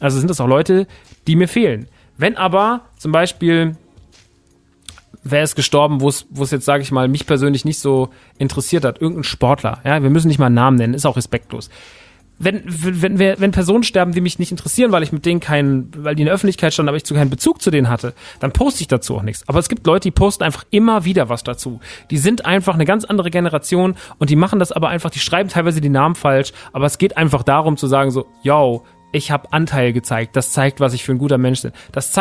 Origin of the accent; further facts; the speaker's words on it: Aschaffenburg, Bavaria, Germany; wäre in Aschaffenburg gewesen, in meiner Heimat